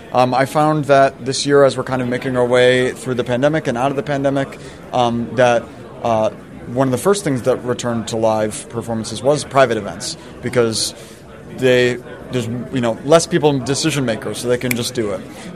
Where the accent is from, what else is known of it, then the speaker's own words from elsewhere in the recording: New York, United States; as a New Yorker, the living arrangements are always changing